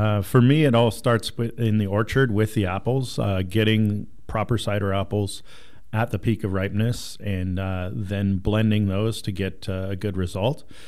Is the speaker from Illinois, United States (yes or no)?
no; Oregon, United States; So yeah, I grew up out in Yamhill County and actually worked on a cider farm when I was in high school.